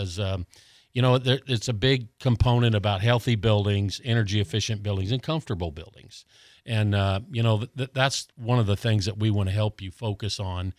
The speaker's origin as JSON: {"language": "English", "region": "Colorado", "country": "United States", "tie": "born or raised there", "lives_now": "Florida, United States", "said": "I grew up in Colorado, so this is a really easy winter in Florida."}